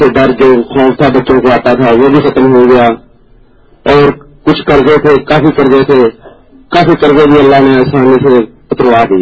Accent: Gujranwala, Punjab, Pakistan; میں گجرانوالا کا رہنے والا ہوں, ایک گاؤں کا.

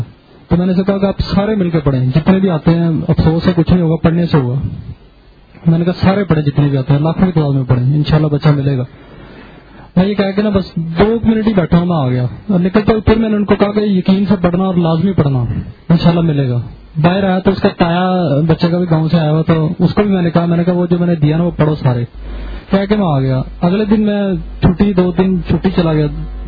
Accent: Lahore, Punjab, Pakistan; میں لاہور سے ہوں.

